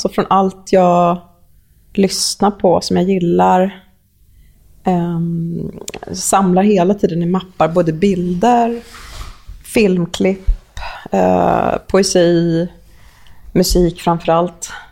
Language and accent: Swedish; Sweden; Som svensk så här indie-räka som alltid har lyssnat på så amerikanska band, så är det jättelätt att bara oh, well, brave.